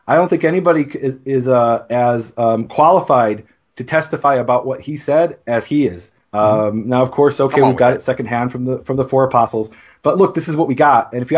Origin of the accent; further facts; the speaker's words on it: United States; I don't bring this up just because I'm an American